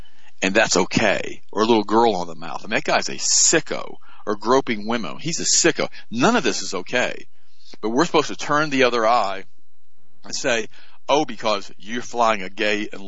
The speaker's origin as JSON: {"language": "English", "country": "United States", "said": "Because I'm an American. I was born here. I was born here in 1955."}